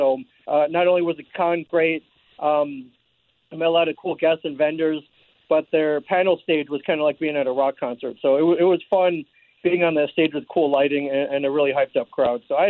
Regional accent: Ann Arbor, Michigan, United States; And then from 16 to about 22, I grew up in Ann Arbor. I'm a U of M graduate.

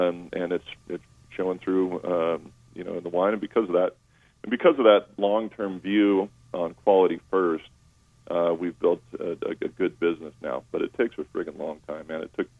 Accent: Walla Walla, Washington, United States; Number one, I went back to Walla Walla, which is my hometown. And so I had some advantages just because I grew up there.

